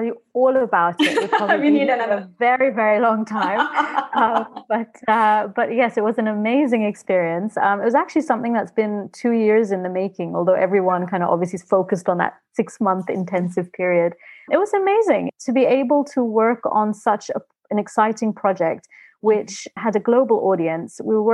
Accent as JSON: {"language": "English", "country": "Libya", "said": "because a lot of people don't know I'm from Libya."}